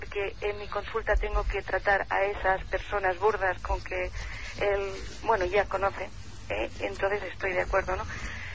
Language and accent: Spanish; Catalonia, Spain; No, hombre, yo también soy catalán